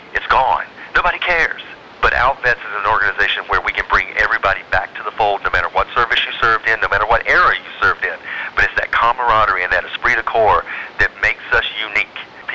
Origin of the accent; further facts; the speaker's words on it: North Carolina, United States; moved away; I mean, I come from North Carolina. I come from a place where there is no equality, racially, socioeconomically